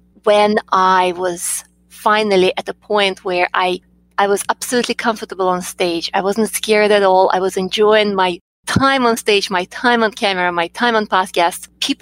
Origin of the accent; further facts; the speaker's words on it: Russia; English is a second language; moved away as an adult; now in United States; I'm originally from Russia. I've lived in the U.S. for about 25 years.